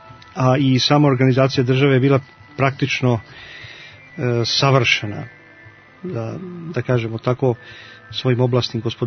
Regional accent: Montenegro; ovdje kod nas u Crnoj Gori

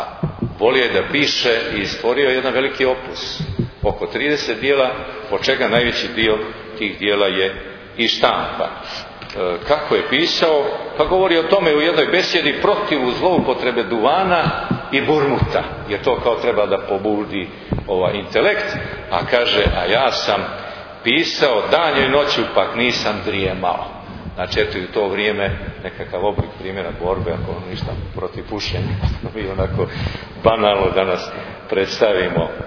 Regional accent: Bay of Kotor, Montenegro; mi smo došli iz Boke u Crnu Goru, pa eto, mi došli da nam govorimo o pozorištu. Interesantna situacija, mi danas u Boki pozorišta nemamo

